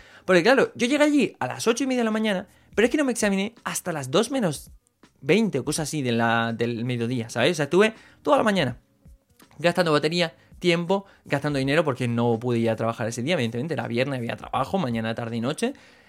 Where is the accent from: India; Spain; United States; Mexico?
Spain; Granada, Andalusia; vengo de Granada